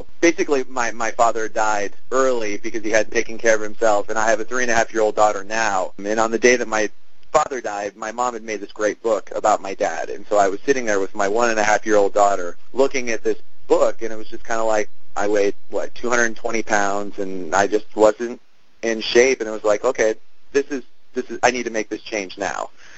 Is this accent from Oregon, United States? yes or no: yes; Eugene, Oregon, United States; I'm from Eugene, Oregon, and I'm training for the Eugene Marathon